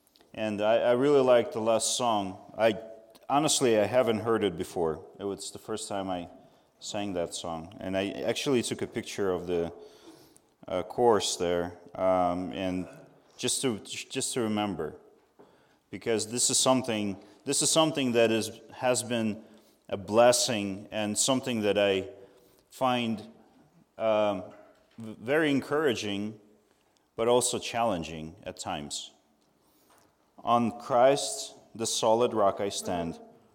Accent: Ternopil, Ternopil Oblast, Ukraine; I came here from Western Ukraine, from a city called Ternopil. Please do not confuse with Chernobyl. We don't glow at night. Yeah, we're further away west. West, very like two and a half hours from Polish

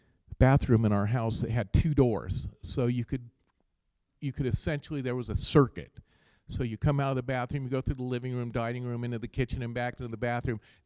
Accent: Boulder, Colorado, United States; Rick and I grew up together in Boulder. We went to KC together in Boulder High.

